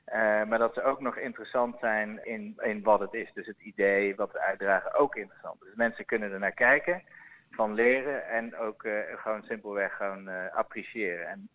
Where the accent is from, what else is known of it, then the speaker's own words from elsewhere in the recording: Netherlands; wij zijn natuurlijk opgevoed in Nederland, Eva en ik.